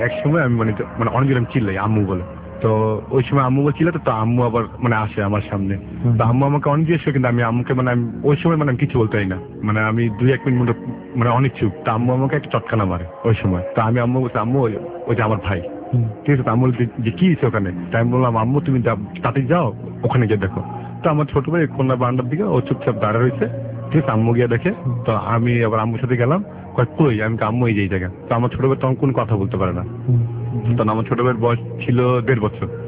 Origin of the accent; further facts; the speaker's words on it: Chittagong, Chittagong Division, Bangladesh; দেশের বাড়ি চিটাং।